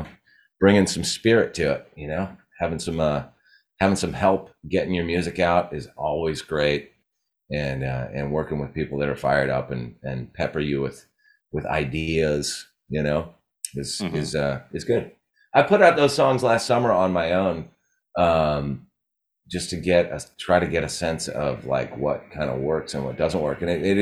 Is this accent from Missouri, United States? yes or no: no; Santa Barbara, California, United States; So East Beach was the beach that I grew up going to in Santa Barbara.